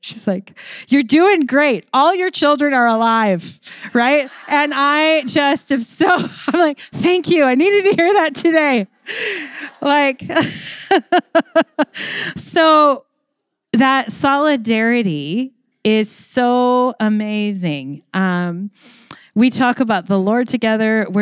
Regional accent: Canada; We're Canadian, right? We're just nice, right?

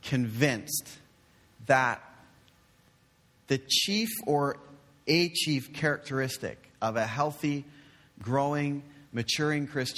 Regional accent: Canada; also born or lived in Great Britain; I wasn't born in Canada. I was born in Great Britain, emphasis on the great of the Britain part. And I... Yeah, yeah. So I came over here to the colonies

